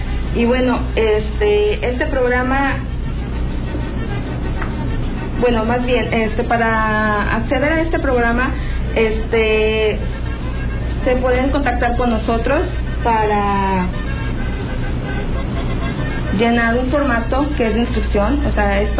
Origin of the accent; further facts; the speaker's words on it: Mexico; como todo mexicano, pues tenemos el derecho